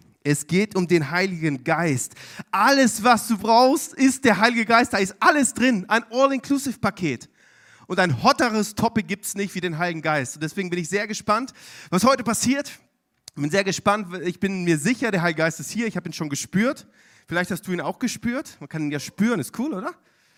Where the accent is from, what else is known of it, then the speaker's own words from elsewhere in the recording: Bielefeld, North Rhine-Westphalia, Germany; Ich komme aus Bielefeld und Bielefeld ist einer der, wie soll ich sagen, der hässlichsten Städte in Deutschland.